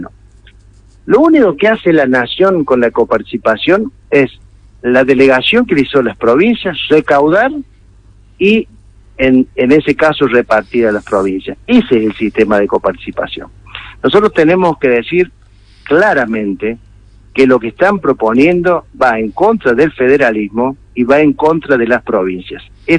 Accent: Villa Mercedes, San Luis, Argentina; yo soy de San Luis, pero soy de Villa Mercedes. Villa Mercedes es una ciudad de 120.000 habitantes.

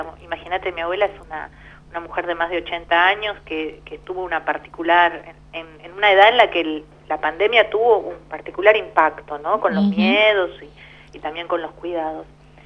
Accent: Patagonia, Argentina; Yo soy re patagónica también con esos gustos

